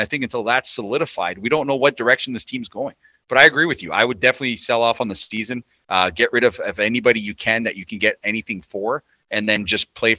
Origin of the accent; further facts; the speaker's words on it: Toronto, Ontario, Canada; I'm born and raised in Toronto, midtown, downtown, uptown, went to school uptown.